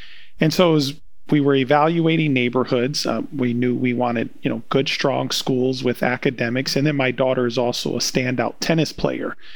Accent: Wisconsin, United States; So I'm from Wisconsin, and that's where my conviction happened 25 years ago.

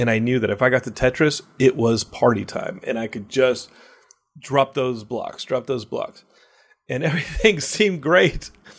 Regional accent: Austin, Texas, United States; I grew up in Austin. And in 1990, I think I'm 11 years old.

